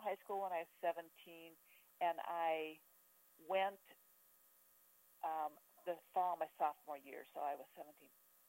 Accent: Philomath, Oregon, United States; other than I grew up near Oregon State. Philomath is near Corvallis

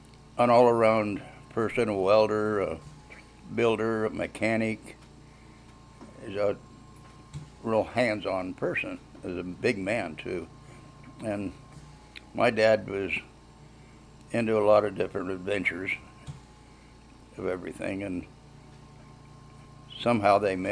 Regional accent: Boulder City, Nevada, United States; born there; I was born in March 4th, 1946, in Boulder City, Nevada.

